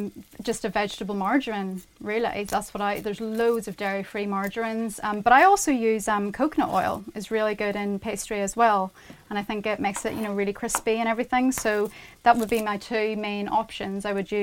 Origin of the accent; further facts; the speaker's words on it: Northern Ireland, United Kingdom; accent: Northern Irish; It's my Northern Irish accent.